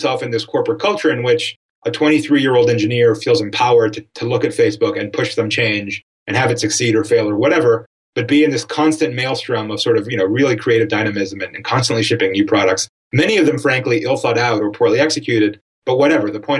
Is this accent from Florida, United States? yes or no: yes; Miami, Florida, United States; Yeah, no, I was raised in Miami.